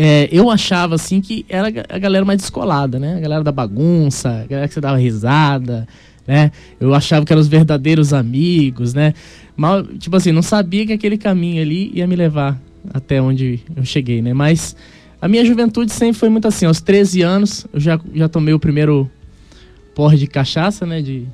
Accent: Juiz de Fora, Minas Gerais, Brazil; born there; sou filho de militar, né? Então meu pai, ele é das Forças Armadas, e eu morei em vários estados, mas eu nasci em Juiz de Fora, Minas Gerais

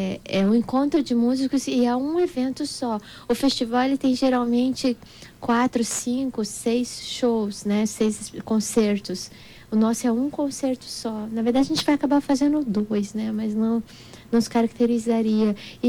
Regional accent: Itaporã, Mato Grosso do Sul, Brazil; Na verdade, eu sou daqui também, né? Eu nasci em Itaporã, e eu saí para estudos, fui e voltei.

